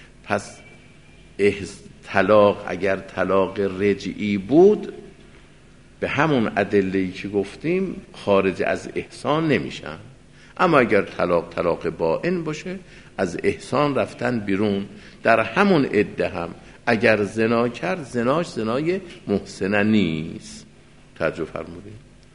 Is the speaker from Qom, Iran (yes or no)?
yes; Qom, Iran; چون خودم قمی هستم این حرفا ادعا میکنم و میگم